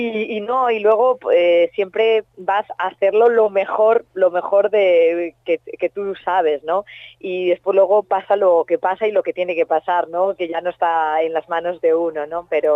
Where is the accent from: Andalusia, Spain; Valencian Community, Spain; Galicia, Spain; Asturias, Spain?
Galicia, Spain; yo que soy gallega más aún